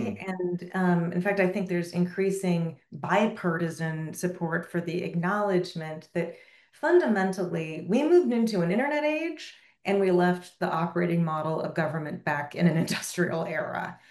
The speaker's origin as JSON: {"language": "English", "town": "Oakland", "region": "California", "country": "United States", "tie": "born or raised there", "said": "I had an experience in my hometown in Oakland, California, where I had a home invasion"}